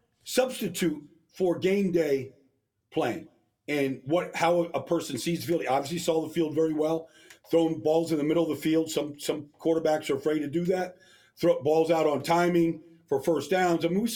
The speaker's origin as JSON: {"language": "English", "region": "New York", "country": "United States", "tie": "born or raised there", "said": "Of course. Yeah, I grew up in Long Island."}